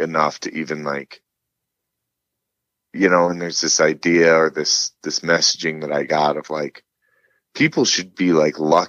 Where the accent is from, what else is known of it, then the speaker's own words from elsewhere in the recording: Illinois, United States; you grew up in Indiana and I grew up in Illinois